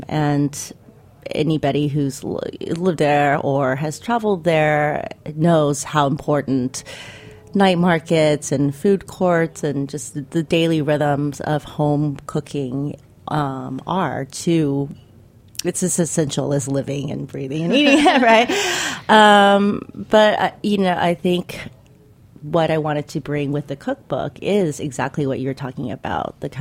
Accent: Taiwan; the lifestyle through food and culture that I grew up with in Taiwan.

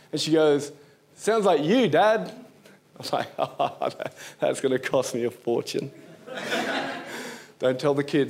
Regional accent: Australia; Because I'm Australian, and that's what we do.

